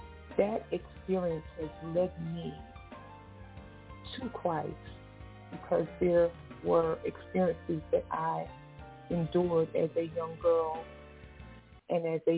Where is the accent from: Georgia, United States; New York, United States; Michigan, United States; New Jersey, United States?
New York, United States; Brooklyn; I'm originally from Fort Greene, Brooklyn. And my mother was on welfare. And we lived in a project here as a little girl.